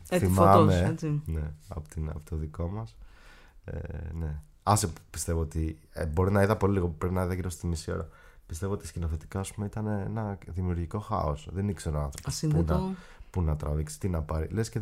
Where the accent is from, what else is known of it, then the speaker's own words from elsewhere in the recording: Athens, Attica, Greece; γιατί είμαι Αθηναίος, μένω στην Αθήνα, μένω στο κέντρο